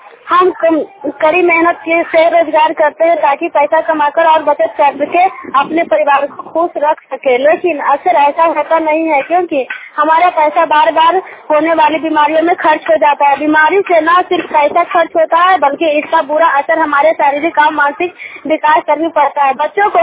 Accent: Basura, India; ग्राम बसुरा के रहने वाली हूँ।

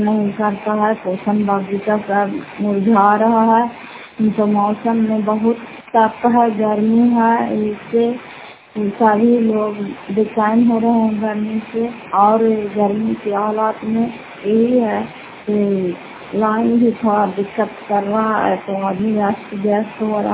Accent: Fatehpur, Bihar, India; घर फतेहपुर पंचायत मकौशल और जिला नालंदा क्रातरा की निवासी हूँ।

